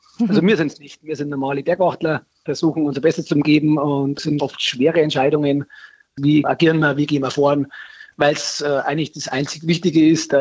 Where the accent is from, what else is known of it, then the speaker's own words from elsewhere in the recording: Garmisch-Partenkirchen, Bavaria, Germany; Es ist immer viel los im Berg oder bei uns in Garmischer Gegend.